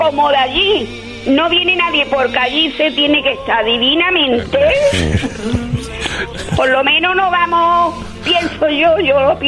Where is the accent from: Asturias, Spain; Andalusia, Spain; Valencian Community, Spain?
Andalusia, Spain; Seville; now in Valencina de la Concepción, Spain; Yo soy de Triana pura.